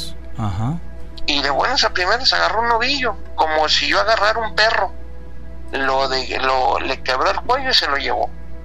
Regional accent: Tabasco, Mexico; also born or lived in Chiapas; No, pues soy de Tabasco y de Chiapas a la vez.

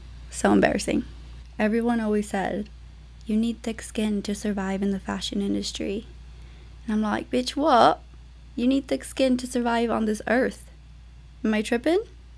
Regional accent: Palmdale, California, United States; After growing up in Palmdale, I started to move around a lot.

